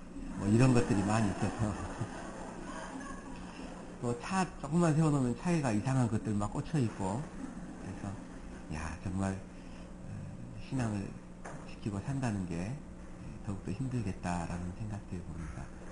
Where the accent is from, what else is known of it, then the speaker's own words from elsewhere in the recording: Gwangju, South Korea; also born or lived in Seoul; now in Jeonju, South Korea; 저는 전주교회에 있습니다. 태어나기는 서울에서 태어나서 자라기는 광주에서 많이 자랐고 광주에서 구원받고 광주에 있다가 전주로 가게 됐습니다.